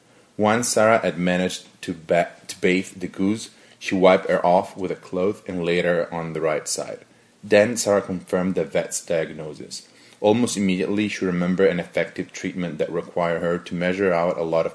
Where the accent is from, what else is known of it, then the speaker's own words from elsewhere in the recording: Imperia, Liguria, Italy; English is a second language; So I was born in Imperia in 1985, in a cold winter. I was born on January 28th. It was a snowing day, as far as I know from my mom. I grew up in a small village on the coast. It's a touristic place.